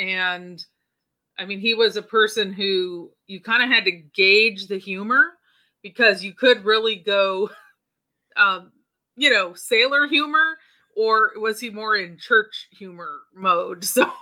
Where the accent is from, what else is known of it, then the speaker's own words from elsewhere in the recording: Port Angeles, Washington, United States; And so I grew up in Port Angeles, Washington, about 3 or so hours from Seattle.